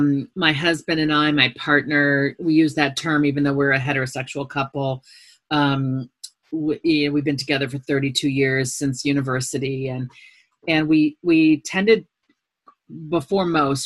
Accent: United States; I was raised middle class in America and am now upper middle class.

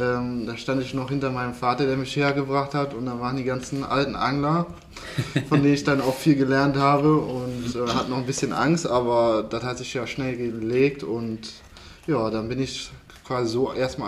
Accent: Jülich, North Rhine-Westphalia, Germany; 23 Jahre alt, bin aus Jülich-Segersdorf, das ist quasi auf der anderen Ruhrseite von Schophoven.

